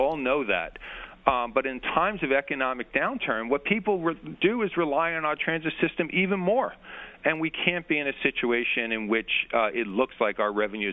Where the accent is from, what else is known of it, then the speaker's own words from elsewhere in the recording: Rockaway, New York, United States; I probably should point out here that I grew up in the Rockaways.